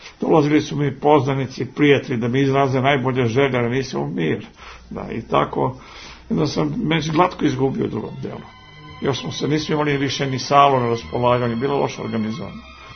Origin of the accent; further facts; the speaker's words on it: Belgrade, Serbia; born there; Ja sam i sam rođen u Beogradu.